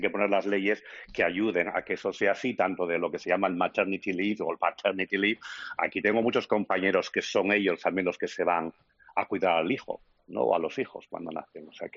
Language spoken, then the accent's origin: Spanish; Asturias, Spain; Yo me crié en Asturias